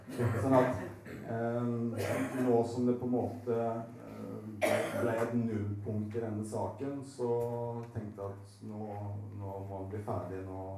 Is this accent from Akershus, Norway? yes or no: no; Grimstad, Agder, Norway; Og som sørlending, jeg kom fra Grimstad